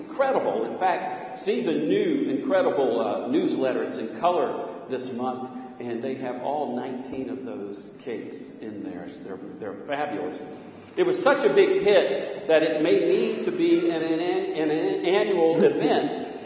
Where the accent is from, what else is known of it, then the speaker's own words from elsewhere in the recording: Bluffton, South Carolina, United States; now in Savannah, United States; I grew up swimming in the May River in Bluffton, South Carolina, and at the old aquatic pool here in Savannah off of Gwinnett